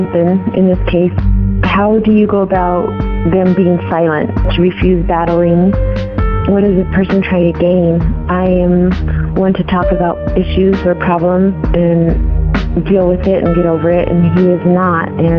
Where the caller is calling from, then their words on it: Arizona, United States; Hi, Randy. I'm listening from Arizona